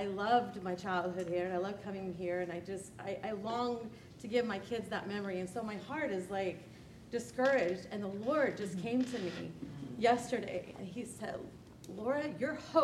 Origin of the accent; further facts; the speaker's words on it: Austin, Texas, United States; I was born and raised here in Austin. Even lived on the property when I was really tiny.